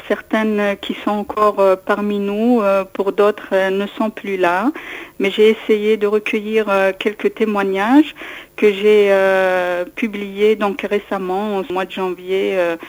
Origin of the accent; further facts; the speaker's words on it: Kabylie, Algeria; Parce que je suis originaire de la Kabylie